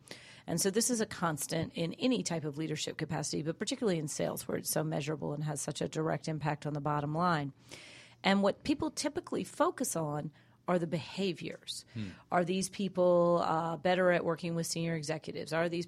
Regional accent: Washington, District of Columbia, United States; When I grew up in Washington, D.C., and I later moved to Georgia, and I went to school at University of Georgia in Athens.

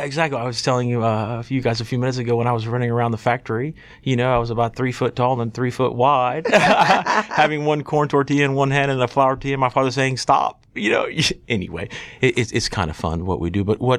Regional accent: Georgia, United States; born there; My father's Mexican, and I was born in Georgia Baptist Hospital.

